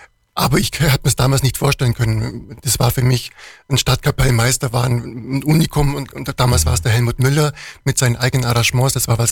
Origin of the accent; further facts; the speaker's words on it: Durach, Bavaria, Germany; ich komme gebürtig aus Durach